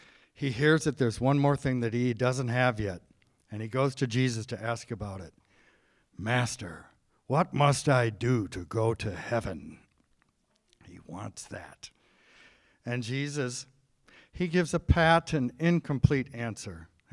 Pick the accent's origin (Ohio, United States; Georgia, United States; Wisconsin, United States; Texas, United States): Wisconsin, United States; Viroqua; I drive a used car. I live in an old farmhouse. I come from Viroqua. I'm not rich.